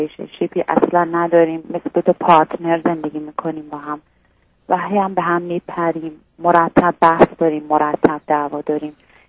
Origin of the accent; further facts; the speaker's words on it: Iran; moved away as an adult; الان هم البته از ایران اومدیم بیرون، الان ایران نیستیم